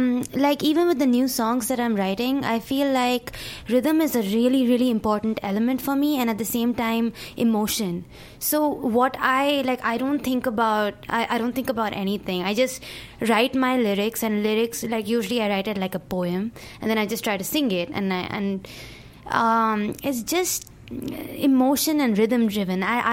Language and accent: English; India; So he needs to really understand because he's Swedish and I'm Indian.